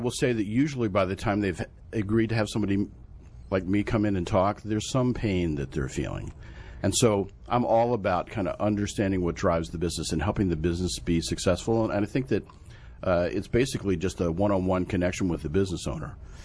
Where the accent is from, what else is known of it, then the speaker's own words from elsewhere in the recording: Levittown, Pennsylvania, United States; So I grew up in a little town called Levittown, Pennsylvania.